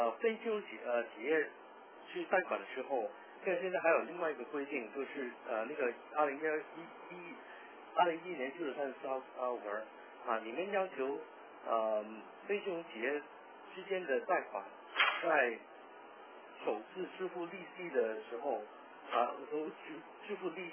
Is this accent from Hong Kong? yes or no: yes; Hong Kong; Chinese is a second language; 因为我是香港过来的，所以我的普通话不一定很标准，希望大家多多包涵。